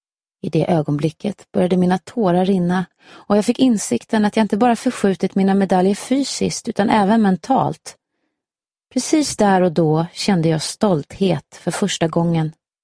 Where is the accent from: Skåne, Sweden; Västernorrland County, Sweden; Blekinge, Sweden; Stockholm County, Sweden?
Blekinge, Sweden; Karlshamn; moved away as an adult; trots att jag inte bott i Karlshamn sedan dagen efter jag tog studenten så är staden fortfarande hemma för mig och jag återvänder dit så ofta jag bara kan.